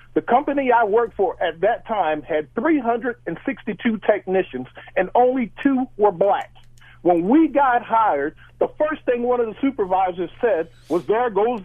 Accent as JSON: {"language": "English", "region": "Maryland", "country": "United States", "said": "Mark, I've called you before. I'm from the Eastern Shore."}